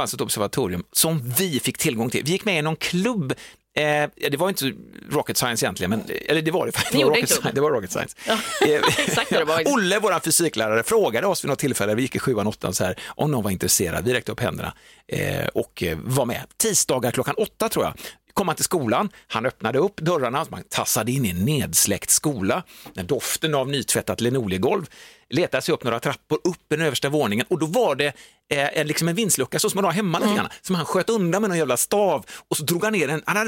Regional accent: Lilla Edet, Västra Götaland County, Sweden; jag växte upp i Lilla Edet under en period av mitt liv

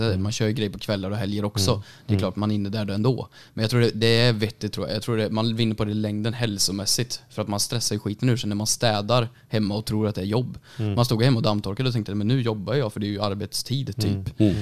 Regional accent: Värmland, Sweden; now in Stockholm, Sweden; för jag flyttade hit för 2 år sedan från Värmland.

